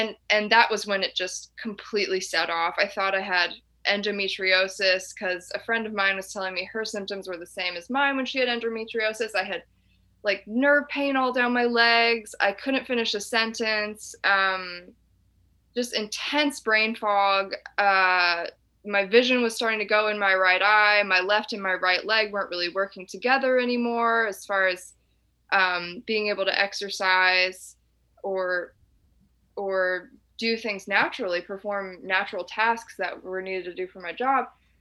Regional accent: the South, United States; But I'm from the South, so it had never even crossed my mind

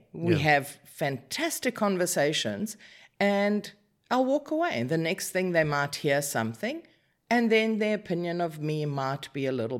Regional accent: Newcastle, KwaZulu-Natal, South Africa; also born or lived in Durban; now in Cyprus; I was, like you said, correctly, born and raised in South Africa.

